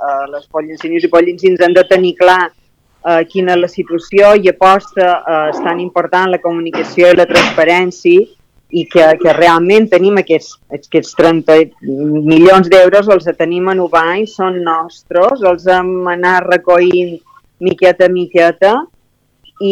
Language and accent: Catalan; Balearic Islands, Spain; com a mallorquins tenim reparos, no, en demanar coses